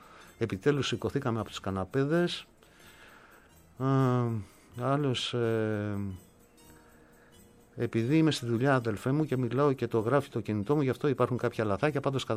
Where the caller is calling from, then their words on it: Kalamata, Peloponnese, Greece; Σήμερα αυτό που βίωσα στην πόλη μου την Καλαμάτα ήταν κάτι πρωτόγνωρο.